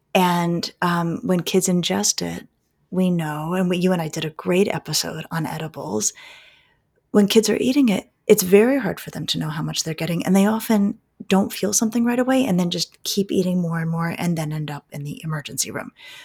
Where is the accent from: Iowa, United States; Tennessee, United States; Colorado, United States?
Colorado, United States; I am from Colorado, where it's been legal for a long time.